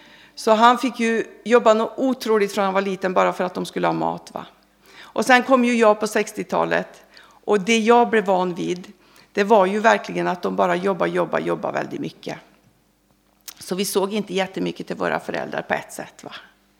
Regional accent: Kristiansund, Møre og Romsdal, Norway; min ort, där jag kommer ifrån, Kristiansund, som ligger i mitt Norge

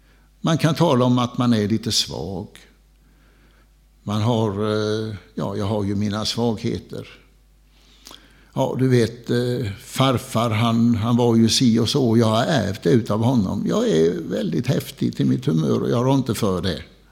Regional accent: Bodaryd, Blekinge, Sweden; Jag är uppvuxen i Jämsjö socken, i en liten by som heter Bodaryd.

